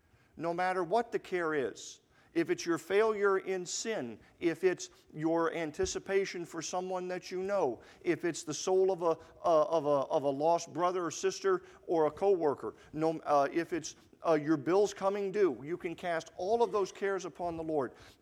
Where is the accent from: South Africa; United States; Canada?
United States; Alaska; I was born and raised in Alaska. And really, any chance I've gotten since we've been married, I've loved to take my wife back to Alaska.